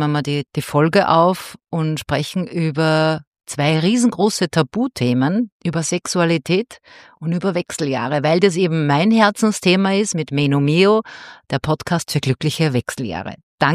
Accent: Austria; Servus Christi, wie man bei uns in Österreich sagt

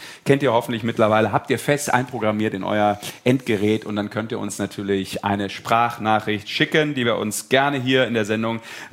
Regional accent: Rhineland, Germany; Das sage ich als Rheinländer.

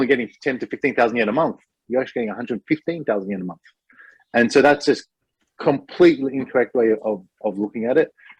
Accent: Australia; I mean, I'm Australian

